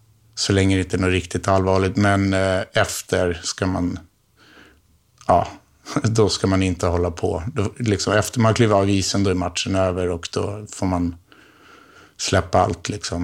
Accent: Sundbyberg, Stockholm County, Sweden; han är ju som mig också född och uppvuxen här i Sumpan

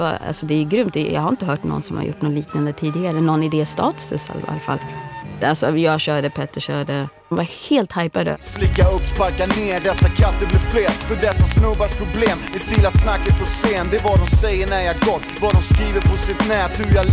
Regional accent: Sweden; det är ett språk, vi är uppväxt i Sverige, det är inget konstigt

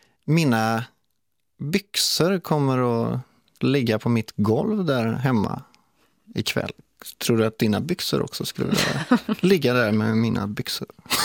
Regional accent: Trollhättan, Västra Götaland County, Sweden; Och jag skulle ta dig till min hemstad Trollhättan.

